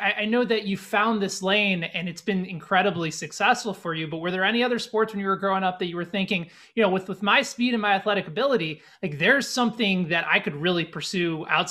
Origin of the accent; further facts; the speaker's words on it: Chicago, Illinois, United States; Yeah, I'm just thinking about like I'm a Chicagoan, so watching like the speed and elusiveness and the quickness of Derrick Rose